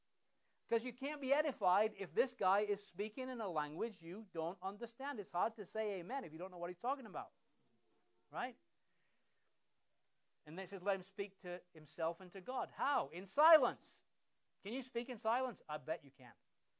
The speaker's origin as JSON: {"language": "English", "region": "England", "country": "United Kingdom", "said": "It's beyond my imagination as an Englishman how anybody could get excited about that."}